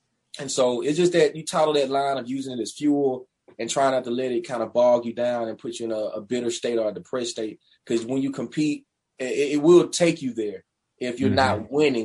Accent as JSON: {"language": "English", "town": "Meridian", "region": "Mississippi", "country": "United States", "said": "man, I'm from Meridian, Mississippi. I'm going to tell my story to the best of my abilities, and wherever that takes me is like, it's still a blessing, you know?"}